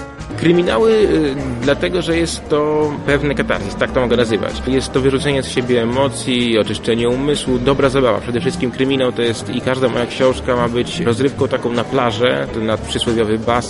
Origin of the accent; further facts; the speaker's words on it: Lublin, Lublin Voivodeship, Poland; To jest kwintesencja tego, że ja jestem z Lublina, od wielu pokoleń z Lublinem jestem związany